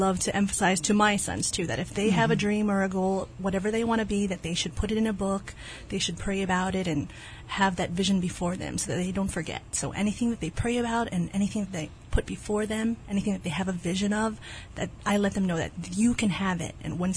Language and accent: English; Waipahu, Hawaii, United States; also born or lived in Guam; So I'm from Waipahu. My dad was actually in the Navy, and so I was born in Guam because that's where we were stationed at the time. And so we moved back here to Hawaii